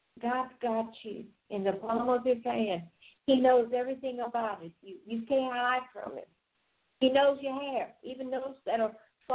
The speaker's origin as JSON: {"language": "English", "region": "Louisiana", "country": "United States", "tie": "born or raised there", "said": "And I was raised in a southern Louisiana cattle farm. I'm an old farm girl."}